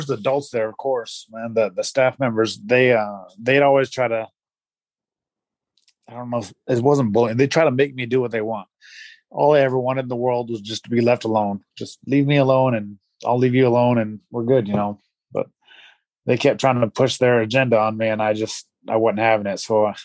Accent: Denver, Colorado, United States; born there; I was born in Colorado, in Denver.

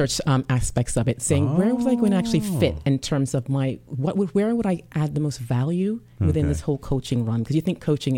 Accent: Jamaica; I'm originally from Jamaica.

